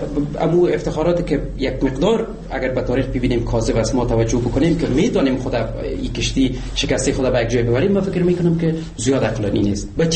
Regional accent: Afghanistan; به عنوان یک افغان

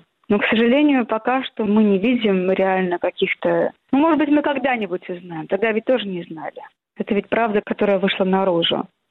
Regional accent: Russia; moved away as an adult; now in Warsaw, Poland; Вы знаете, я сейчас живу в Варшаве, куда мы перебрались из России.

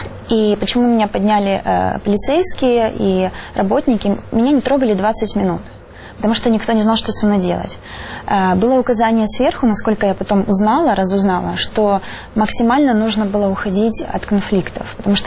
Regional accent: Kerch, Crimea, Ukraine; born or raised there

